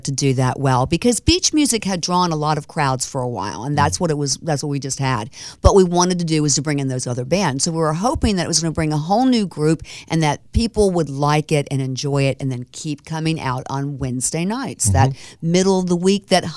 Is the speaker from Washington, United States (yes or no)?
no; Tampa, Florida, United States; I'm originally from Tampa, Florida. I am a Floridian. Yes, there are a few of those left, mm-hmm. but born and raised in Tampa.